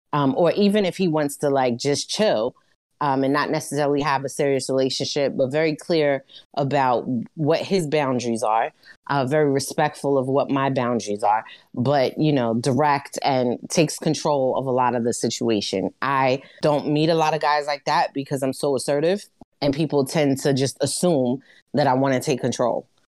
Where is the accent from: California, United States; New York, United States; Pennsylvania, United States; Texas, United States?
New York, United States; Brooklyn; I don't know if it's because I'm from Brooklyn.